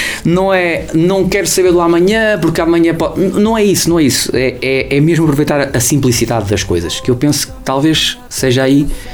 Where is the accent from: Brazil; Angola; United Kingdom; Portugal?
Portugal; Esmoriz, Aveiro; Sou de Esmoriz, espertinho daqui.